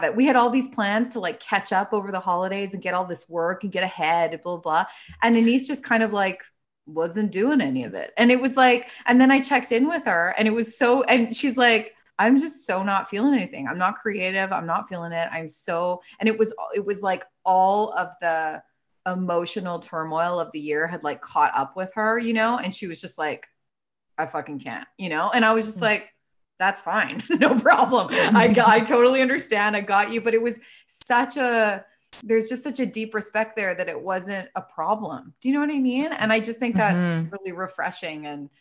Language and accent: English; Calgary, Alberta, Canada; I'm originally from Calgary and I had recently, like within a couple months, had just moved back to Canada from Australia.